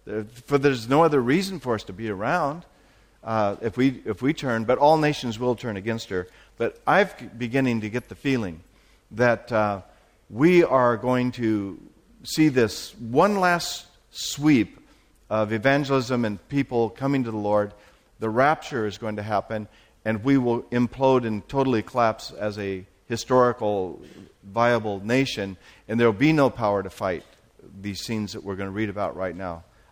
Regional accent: Portland, United States; And to go up to my hometown, Portland, where I'm from

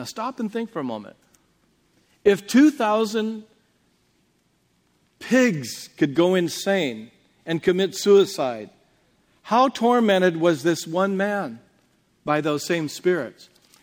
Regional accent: Portland, United States; So having been born and raised in Portland, and knowing all the heartache that is there with alcoholism and the dark winters and all

